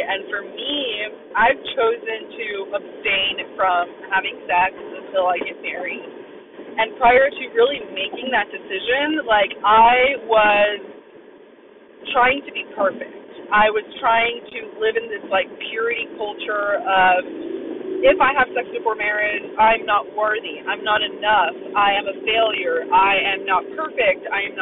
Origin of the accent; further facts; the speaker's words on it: Modesto, California, United States; because I moved back home to my hometown, and I lost my job, and I had to leave LA and move back into Modesto with my mom.